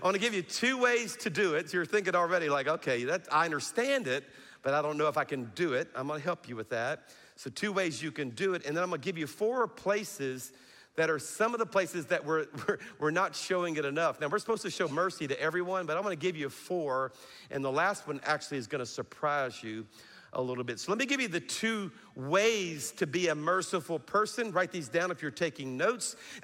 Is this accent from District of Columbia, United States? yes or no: no; Louisiana, United States; So if you're new to our church, I'm from South Louisiana.